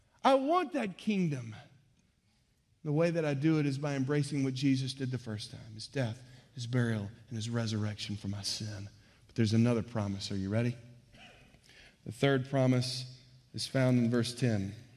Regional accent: Houston, Texas, United States; I grew up in the Houston area, and so growing up down there, we used to go to the Rockets games.

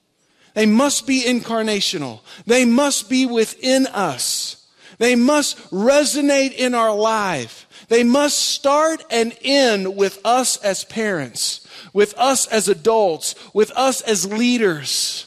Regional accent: Houston, Texas, United States; Now, I grew up in Houston, Texas, so that was different for me.

